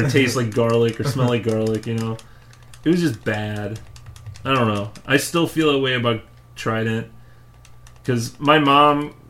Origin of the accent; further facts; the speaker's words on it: St. Louis, Missouri, United States; so we're from St. Louis. St. Louis Cardinals have always been a big thing.